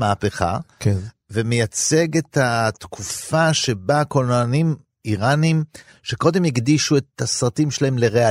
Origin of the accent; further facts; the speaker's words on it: Ramat Gan, Tel Aviv District, Israel; accent: Ramat Gan; אני אספר את התקציר במבטא הרמתגני שלי.